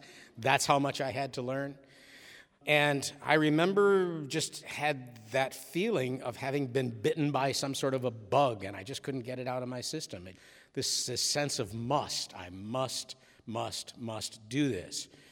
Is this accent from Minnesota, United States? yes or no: no; Gloversville, New York, United States; the neighborhood that I grew up in Gloversville, New York